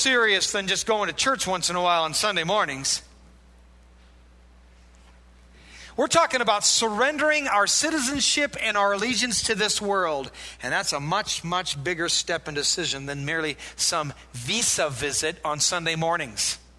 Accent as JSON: {"language": "English", "country": "United States", "said": "Christian. I'm an American."}